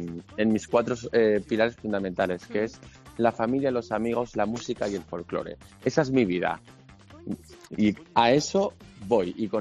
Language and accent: Spanish; Zaragoza, Aragon, Spain; un aragonés yo... enraizado en Zaragoza, aunque vivo fuera, uh-huh, y con las raíces tan marcadas